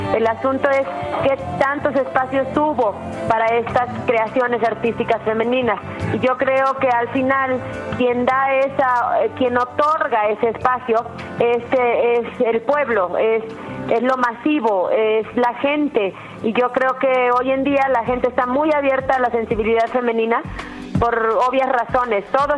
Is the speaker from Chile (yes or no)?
no; Mexico; acaban de estar en Madrid haciendo un desfile de moda como muy importante, como mexicanas, pues latinas.